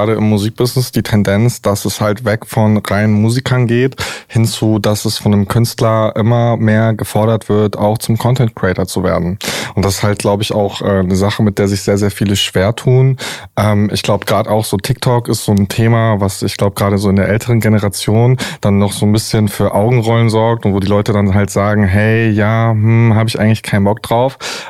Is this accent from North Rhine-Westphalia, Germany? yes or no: yes; Düsseldorf, North Rhine-Westphalia, Germany; also born or lived in Wuppertal; ich komme aus dem wunderschönen Düsseldorf. Da bin ich geboren. Ich habe mittendrin in Wuppertal gewohnt, habe dort studiert und bin jetzt seit Anfang letzten Jahres wieder in Düsseldorf zurück.